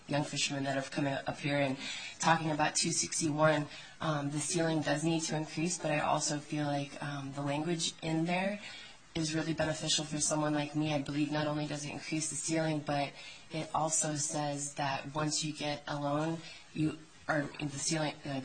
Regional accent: Cordova, Alaska, United States; I'm from Cordova, Alaska, and I'm a commercial fisherman.

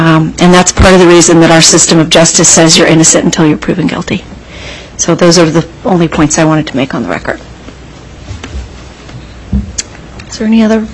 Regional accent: Alaska, United States; And what I was left with as an Alaskan, as an American, was a feeling

